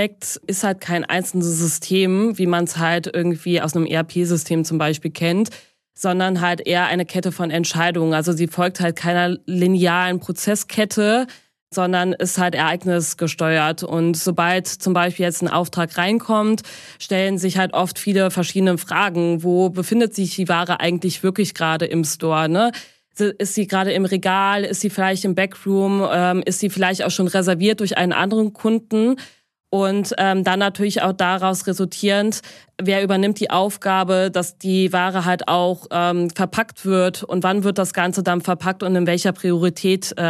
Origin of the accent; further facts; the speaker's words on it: North Rhine-Westphalia, Germany; Ich komme gar nicht so weit her, ich komme aus dem Rheinland, das ist richtig, und arbeite in Bonn.